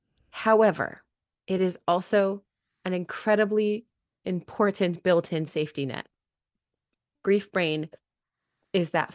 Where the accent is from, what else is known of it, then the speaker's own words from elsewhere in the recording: Lake Stevens, Washington, United States; So I grew up in Lake Stevens.